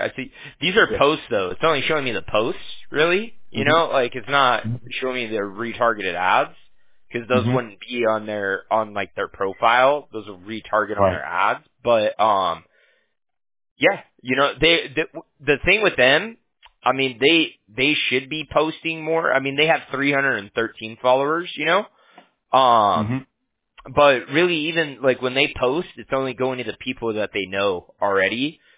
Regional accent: Huntington Beach, California, United States; I'm from Orange County too, like, you know, I'm from Huntington Beach or whatnot.

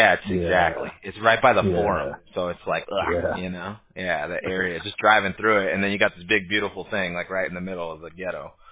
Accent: California, United States; I grew up in Orange County, and I used to drive down to San Diego about an hour to Qualcomm just to see those games.

